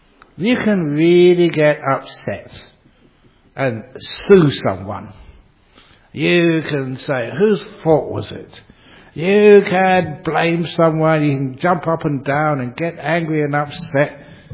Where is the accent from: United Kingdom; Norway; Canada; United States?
United Kingdom; England; born there; I was born in England, for goodness sake. It's in my blood.